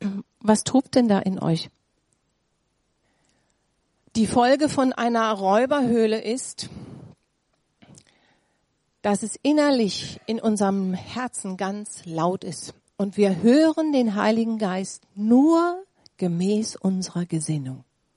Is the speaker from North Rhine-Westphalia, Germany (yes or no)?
yes; Grefrath, North Rhine-Westphalia, Germany; Wir kommen ja aus Grefrath. Grefrath ist ein Ort, wo es langweilig ist.